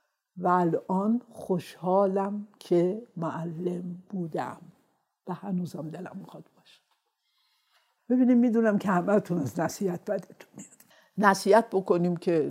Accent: Khoy, West Azerbaijan, Iran; born there; ما در خوی دنیا اومدم، شهرستان کوچیک بود، طبعا دانشگاهی ما دانشگاهی نبود.

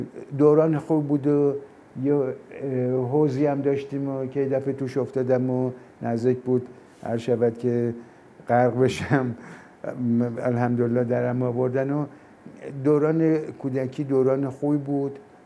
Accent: Tehran, Tehran Province, Iran; born there; من تاریخ تولدم هست 31 مرداد 1330 و در شهر تهران بیمارستان ورجاوند به دنیا اومدم.

